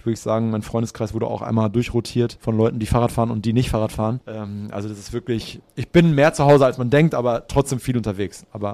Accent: Münster, North Rhine-Westphalia, Germany; Ich als Münsteraner habe halt einfach, da wird man mit so einem halben Bein auf dem Rad geboren quasi.

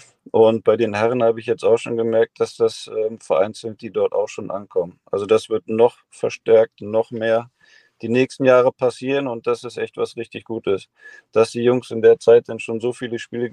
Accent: Berlin, Germany; Auch alter Berliner, ich komme ja auch aus Berlin

